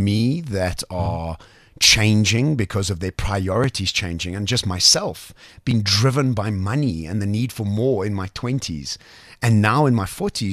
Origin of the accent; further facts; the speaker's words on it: South Africa; So I think as South Africans, the first thing we need to under